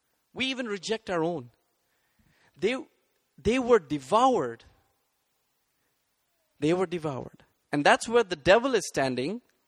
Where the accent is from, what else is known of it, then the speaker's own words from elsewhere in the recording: India; now in Maastricht, Netherlands; Hey, I'm from India. As you can see, I'm brown. But I've been living in Maastricht, and I work at Maastricht University.